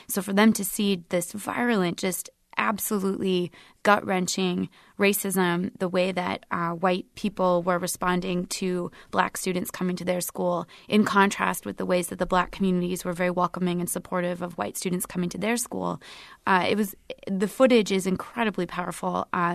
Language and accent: English; Des Moines, Iowa, United States; One was I had moved back to Iowa last year after being away for